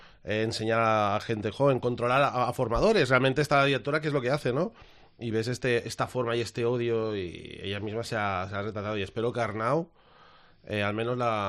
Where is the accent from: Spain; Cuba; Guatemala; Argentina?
Spain; Catalonia; yo era catalán y perico